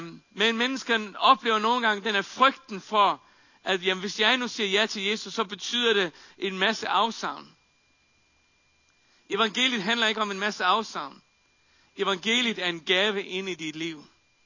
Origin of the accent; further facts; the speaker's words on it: Faroe Islands; Jeg er født og opvokset på Færøerne.